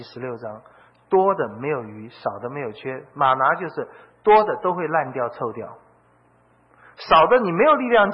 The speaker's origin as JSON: {"language": "Chinese", "country": "China", "said": "那对我们中国人都会说啊，我有能力管理10000个人"}